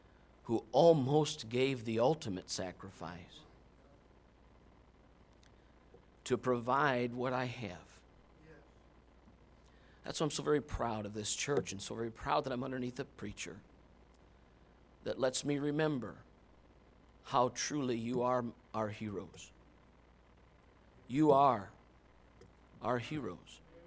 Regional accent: United States; born there; When I was born in America, the greatest country in the whole wide world.

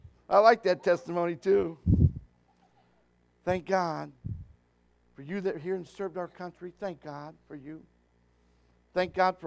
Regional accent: United States; I love America. I'm all American.

